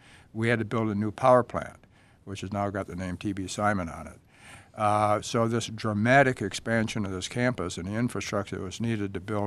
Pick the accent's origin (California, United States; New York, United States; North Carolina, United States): New York, United States; also born or lived in Buffalo; Actually, I was raised near Syracuse.